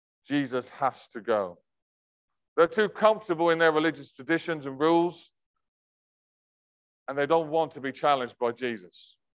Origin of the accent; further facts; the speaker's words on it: England, United Kingdom; we're polite English people.